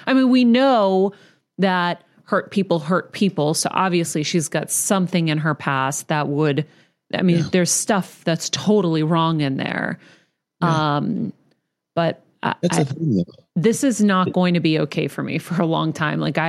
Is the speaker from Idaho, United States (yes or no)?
no; Martinez, California, United States; born there; I was born in Martinez. Not too far from me.